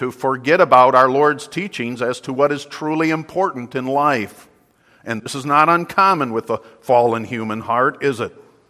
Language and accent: English; Michigan, United States; I'm old enough to remember growing up in West Michigan in the 1970s